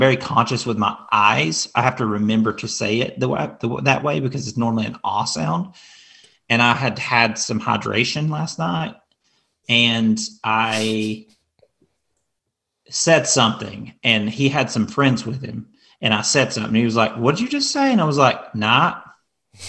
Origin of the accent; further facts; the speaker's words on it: Tennessee, United States; I told you I'm from Tennessee.